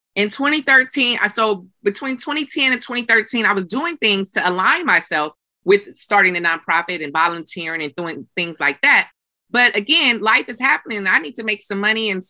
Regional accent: San Francisco, California, United States; because I grew up in San Francisco housing projects, Valencia Gardens to be exact.

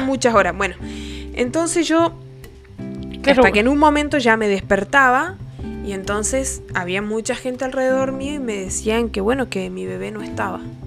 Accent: Mendoza, Argentina; Como buena mendocina, no sé por qué, porque habitualmente no lo hago, pero me han dado un sueñazo.

